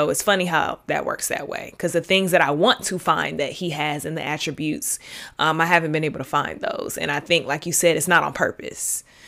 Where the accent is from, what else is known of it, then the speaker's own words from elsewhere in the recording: Atlanta, Georgia, United States; because I'm from Atlanta, if you all don't know. Moving to the DMV area really kind of taught me